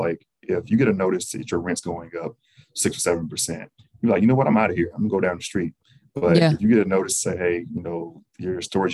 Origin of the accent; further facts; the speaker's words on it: Mississippi, United States; And I'm from Mississippi, so it's a very rural state.